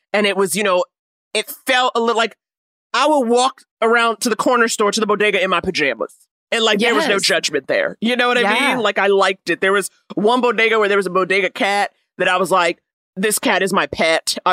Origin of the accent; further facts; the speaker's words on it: New York City, New York, United States; Missoula, I grew up in Harlem, New York.